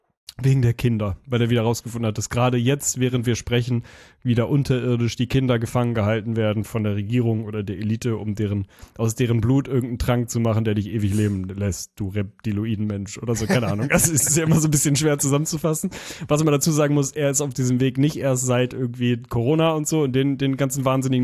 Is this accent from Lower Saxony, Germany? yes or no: yes; Lüneburg, Lower Saxony, Germany; Ich komme ja aus der Stadt, im Gegensatz zu dir. Du kommst ja aus der Nähe von Lüneburg. Ich komme ja aus Lüneburg.